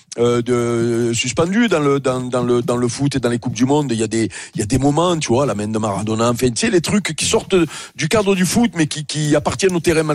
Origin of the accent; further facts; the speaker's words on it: France; avant les Jeux Olympiques chez nous, en France.